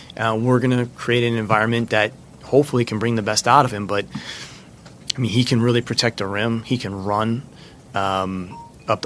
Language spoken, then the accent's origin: English; Massachusetts, United States; I'm from Massachusetts, and so is Nerlens.